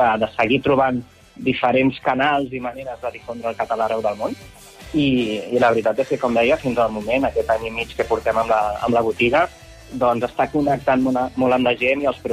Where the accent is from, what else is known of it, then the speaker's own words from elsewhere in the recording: Catalonia, Spain; gent que som d'aquí, que som catalans